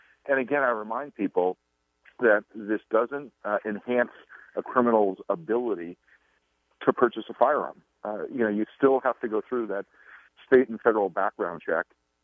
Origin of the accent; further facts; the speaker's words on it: New Hampshire, United States; I'm from New Hampshire. We are the live free or die state, and we are also no income, no sales tax state.